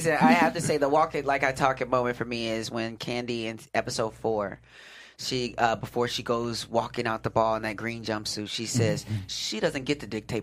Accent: Wisconsin, United States; No, I grew up in Wisconsin.

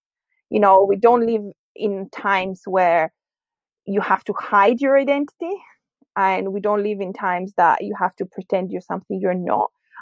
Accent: Greece; I grew up in Greece

